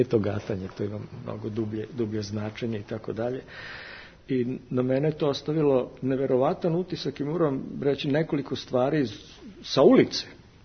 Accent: Vojvodina, Serbia; baš kod nas u Vojvodini laka, vid Kineze, kaže, kako su se uzdigli

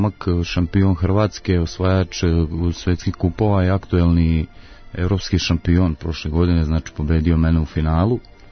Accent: Serbia; kao i kod nas u Srbiji, tako i u svetu

